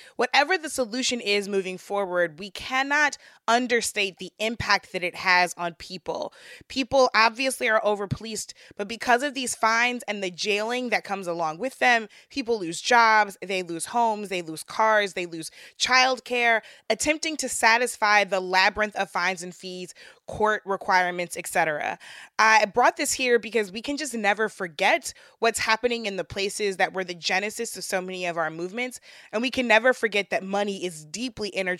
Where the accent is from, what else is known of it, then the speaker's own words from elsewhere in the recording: St. Louis, Missouri, United States; So I want to bring us back to Ferguson, back to my hometown of St. Louis, because this issue of excessive court fines and fees is still going on.